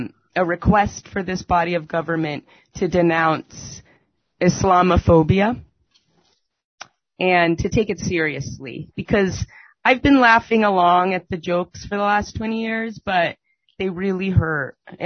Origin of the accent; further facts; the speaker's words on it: Simi Valley, California, United States; I grew up in a suburb. I grew up in Simi Valley, where the Rodney King trial was.